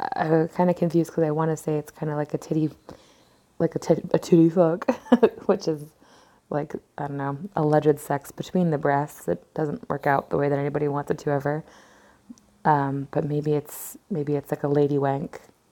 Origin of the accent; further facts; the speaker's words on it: United Kingdom; accent: British; I'm sorry for my offensive British accent.